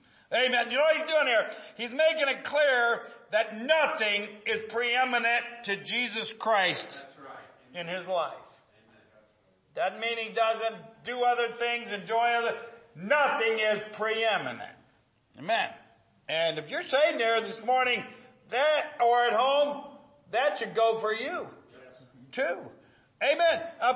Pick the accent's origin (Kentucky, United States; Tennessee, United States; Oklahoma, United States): Tennessee, United States; I'm a Tennessean. Tennesseans have a connection with San Antonio.